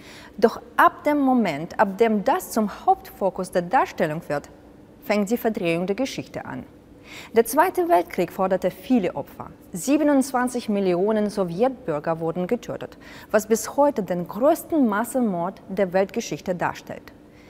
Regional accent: Ukraine; so fühlt man sich als Russe oder in meinem Fall als Ukrainerin oft fast schon schuldig dafür

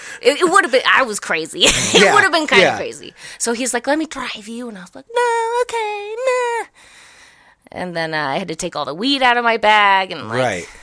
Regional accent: Colorado, United States; I said, " … I'm from Colorado."

